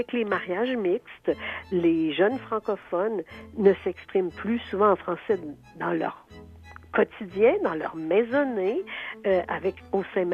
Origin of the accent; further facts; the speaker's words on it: Quebec City, Quebec, Canada; born there; Moi, je suis née à Québec, une ville entièrement française où on ne rencontrait jamais, sauf quand il s'agissait de touristes, on ne rencontrait jamais de personnes qui s'exprimaient en anglais.